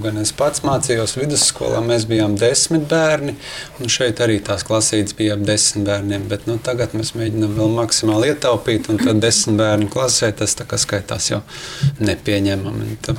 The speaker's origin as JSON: {"language": "Latvian", "town": "Līgatne", "region": "Cēsis Municipality", "country": "Latvia", "said": "Esmu no Līgatnes, nu tur, kur dabas parks, jā."}